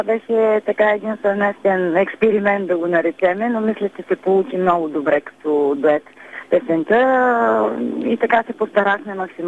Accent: Rhodopes, Bulgaria; аз съм от Родопите и че повече изпълнявам такива песни

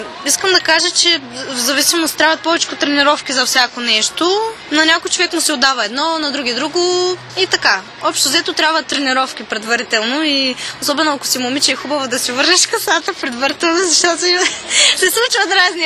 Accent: Veliko Tarnovo, Veliko Tarnovo Province, Bulgaria; Аз също съм от Велико Търново.

